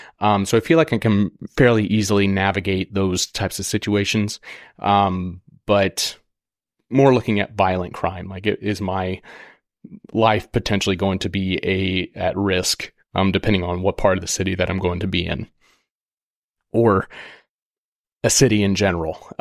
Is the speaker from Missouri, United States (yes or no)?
yes; Missouri, United States; also born or lived in St. Louis, United States; So I am from Southern Missouri. I lived in St. Louis for 9 years.